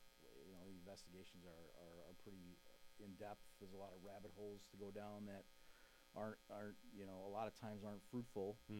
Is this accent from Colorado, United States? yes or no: no; Racine, Wisconsin, United States; I am from Racine, born and raised in Racine.